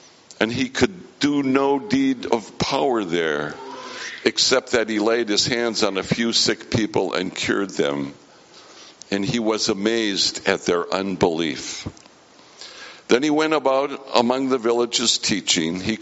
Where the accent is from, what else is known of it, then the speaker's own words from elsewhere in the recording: Duluth, Minnesota, United States; which put it almost an hour south of Duluth, my hometown.